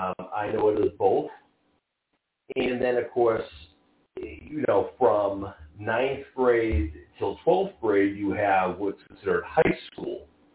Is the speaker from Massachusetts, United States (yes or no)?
yes; Quincy, Massachusetts, United States; That was in my hometown of Quincy. And then we moved to Braintree, which is literally a town next to us, to our city.